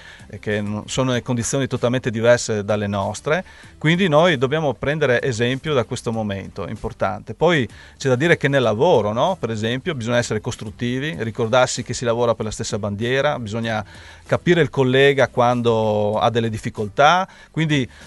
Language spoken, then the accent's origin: Italian; Cividale, Friuli-Venezia Giulia, Italy; io sono di Cividale, nato il 2 febbraio 71